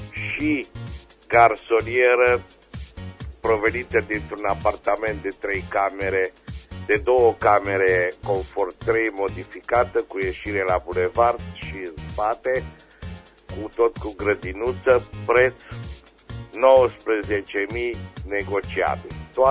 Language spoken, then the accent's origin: Romanian; Reșița, Caraș-Severin, Romania; din Reșița